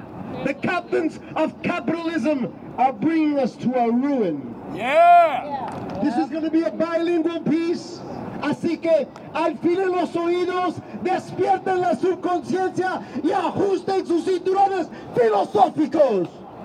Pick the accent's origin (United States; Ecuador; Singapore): Ecuador; Because I'm from Ecuador and I'm part Quechua native.